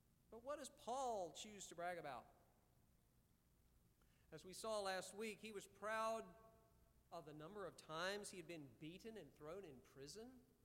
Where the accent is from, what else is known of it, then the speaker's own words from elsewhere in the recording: Valdosta, Georgia, United States; Doc Holliday's from my hometown of Valdosta, Georgia.